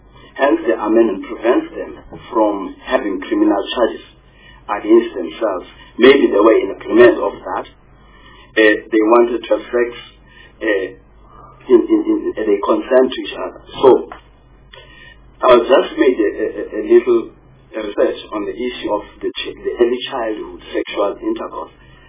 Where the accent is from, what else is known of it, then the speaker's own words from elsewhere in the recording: Eastern Cape, South Africa; I'm from the Eastern Cape